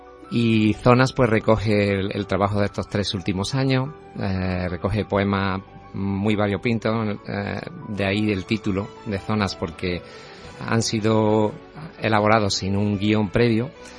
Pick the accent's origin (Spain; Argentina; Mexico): Spain; Córdoba, Andalusia; Córdoba, que es mi tierra